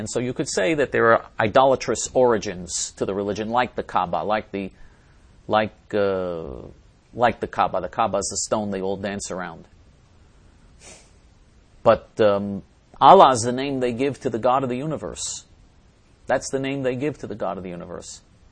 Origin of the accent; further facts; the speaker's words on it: New York, United States; Now, if you're talking about my home state of New York, which is an insane left-wing Sodom and Gomorrah piece of garbage state